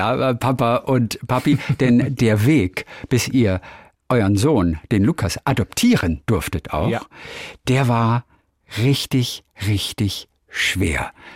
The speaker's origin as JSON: {"language": "German", "region": "Northern Germany", "country": "Germany", "said": "ich komme aus Norddeutschland."}